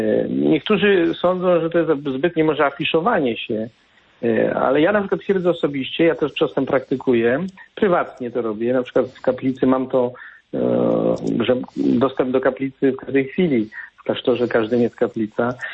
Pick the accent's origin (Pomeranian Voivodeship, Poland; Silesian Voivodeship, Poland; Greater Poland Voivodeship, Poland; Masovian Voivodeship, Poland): Silesian Voivodeship, Poland; Częstochowa; ja pochodzę z Częstochowy